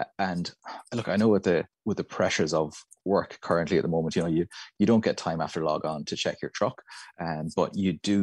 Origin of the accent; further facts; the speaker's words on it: Ireland; now in Australia; I'm not Australian, as you can hear from my accent. I'm from Ireland.